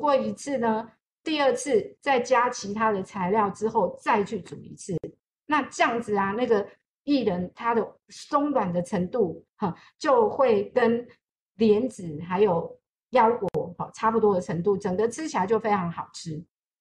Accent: Taiwan; 我们台湾这边有一家饮料公司

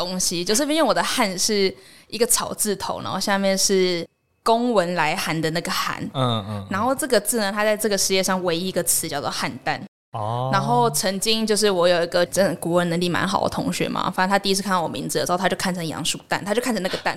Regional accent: New Taipei, Taiwan; 就是我是新北人，然后可是从高中、大学都是在台北读书这样子。

